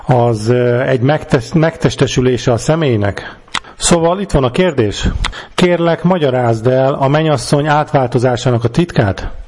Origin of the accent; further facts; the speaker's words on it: Germany; accent: German; Hungarian is a second language; én nagyon könnyen el tudok rejtőzni az én német akcentusom mögé